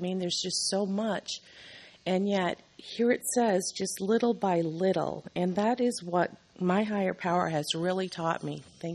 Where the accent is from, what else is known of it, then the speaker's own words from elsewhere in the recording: San Antonio, Texas, United States; from San Antonio.